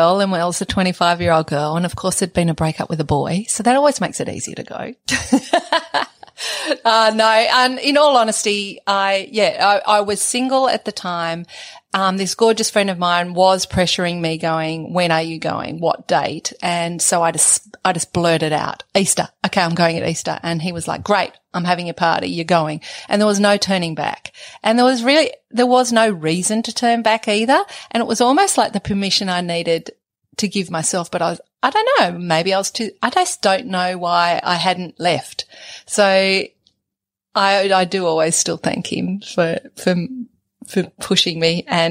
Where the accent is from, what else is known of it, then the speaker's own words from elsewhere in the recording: New South Wales, Australia; So really, really, really happy that I grew up in Western New South Wales when I did